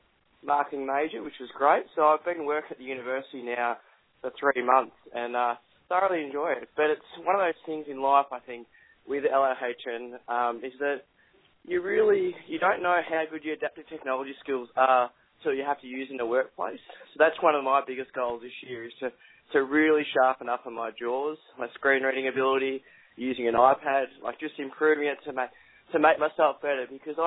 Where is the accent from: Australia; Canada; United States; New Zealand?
Australia; Melbourne, Victoria; I'm from Australia. I'm from Melbourne, so a bit of a way away I am.